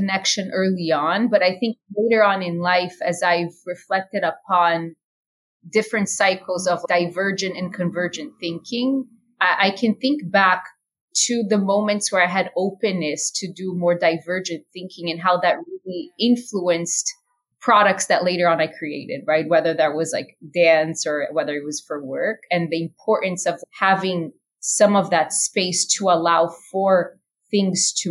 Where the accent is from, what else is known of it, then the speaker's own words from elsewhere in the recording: Brazil; growing up in Brazil, music and dance are such big parts of our culture.